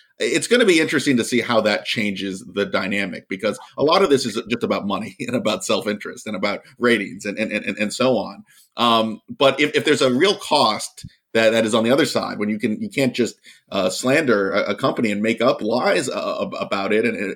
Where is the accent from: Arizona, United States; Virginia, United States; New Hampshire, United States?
Virginia, United States; what we saw here in my home state of Virginia